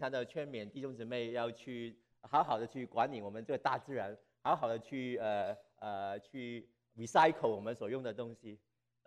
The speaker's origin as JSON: {"language": "Chinese", "country": "China", "said": "这个就是好像我们中国人讲的话，心口不一，口蜜腹剑。"}